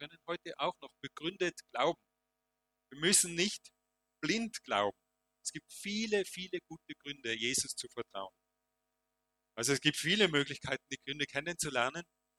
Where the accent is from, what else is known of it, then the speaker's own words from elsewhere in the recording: Tyrol, Austria; Dann sage ich, aus dem Bezirk Reutte, Ausserfern. Ah, interessant, woher? Dann denke ich mir jetzt. Hat das jetzt einen Sinn? Dann habe ich gesagt, ich bin aus Bärwang, einem kleinen Ort.